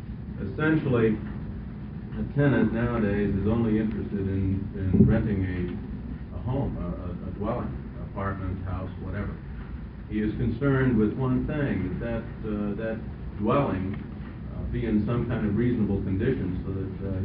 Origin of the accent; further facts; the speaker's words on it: Portland, Oregon, United States; I'm an attorney from Portland, Oregon, presently the director of the Trial and Appellate Division for Legal Aid Service in Portland.